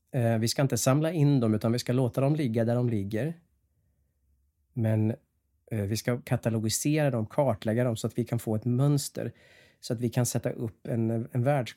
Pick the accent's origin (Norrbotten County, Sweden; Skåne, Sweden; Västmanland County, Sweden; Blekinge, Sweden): Västmanland County, Sweden; Skinnskatteberg; Jag är från Skinnskatteberg, skrek jag.